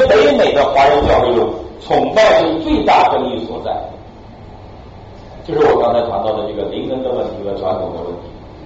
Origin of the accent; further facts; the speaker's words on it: Northeast China, China; 我是东北人，